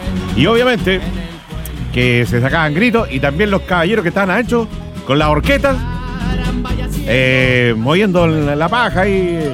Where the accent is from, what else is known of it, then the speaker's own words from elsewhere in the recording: Quirihue, Ñuble, Chile; yo soy de Quirihue